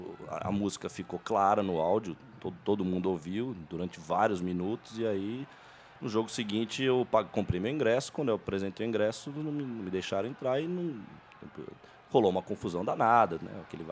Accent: São Paulo, Brazil; Eu sou da Moca, sou juventino

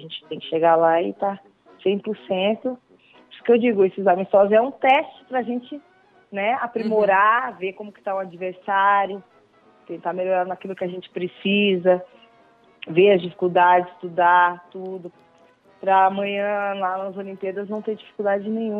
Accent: South Region, Brazil; now in São Paulo, Brazil; Eu passo o ano inteiro sem ir em casa, porque eu sou do Sul e eu fico em São Paulo.

